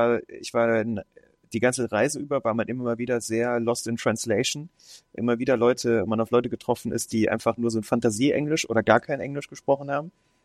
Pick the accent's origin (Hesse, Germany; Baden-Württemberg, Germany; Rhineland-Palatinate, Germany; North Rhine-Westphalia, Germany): North Rhine-Westphalia, Germany; Cologne; Als kölscher Jung bin ich extra zu Karneval wieder da, ja.